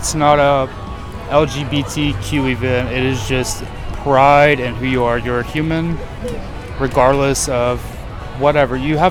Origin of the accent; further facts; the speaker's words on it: Carencro, Louisiana, United States; also born or lived in Church Point / Baton Rouge / New Orleans; I was born in 1993. I grew up in Carencro, moved to Church Point, moved back to Carencro, graduated high school in Carencro, and I've lived in Baton Rouge and New Orleans.